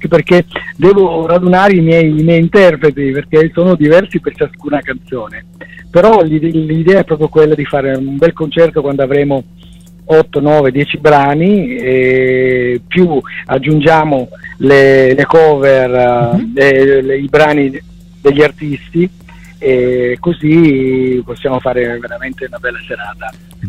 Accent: Monasterace, Calabria, Italy; Prima nel mio dialetto, sono calabrese, Reggio Calabria, provincia di Monasterace

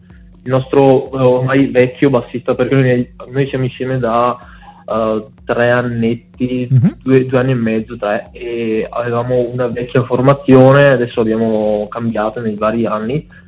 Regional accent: Veneto, Italy; Noi siamo dell'Alto Vicentino

